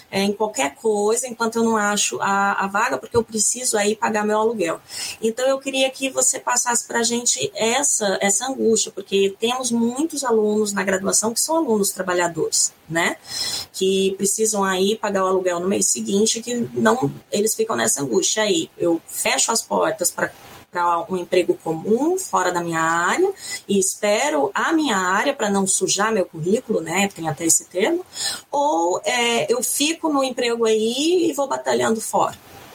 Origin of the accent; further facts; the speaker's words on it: Mato Grosso do Sul, Brazil; Eu fiz faculdade na cidade que não era a minha cidade, eu sou do Mato Grosso do Sul, eu fiz faculdade no norte do Paraná, na UEL